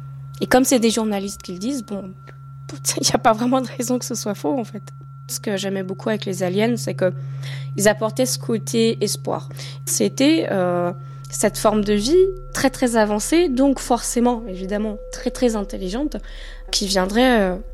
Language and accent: French; Sarreguemines, Grand Est, France; now in Munich, Germany; J'ai grandi en Lorraine, du côté de Sarreguemines, donc du côté un petit peu Strasbourg, Metz, Nancy, par là-bas.